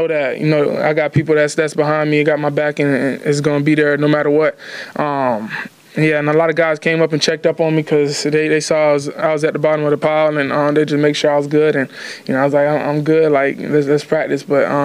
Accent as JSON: {"language": "English", "town": "Tampa", "region": "Florida", "country": "United States", "said": "But I'm from Tampa."}